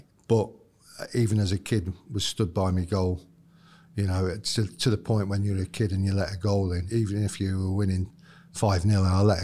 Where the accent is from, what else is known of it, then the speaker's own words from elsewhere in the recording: Tamworth, West Midlands, United Kingdom; born there; I was born in Tamworth, Staffordshire. I've got an older sister and an older brother.